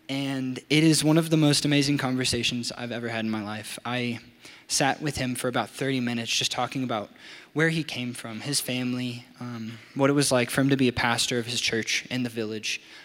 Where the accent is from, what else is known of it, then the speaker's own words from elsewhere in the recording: Texas, United States; moved away; So I am originally from Texas. I moved here to Colorado about 5 years ago. And I lived in Breckenridge.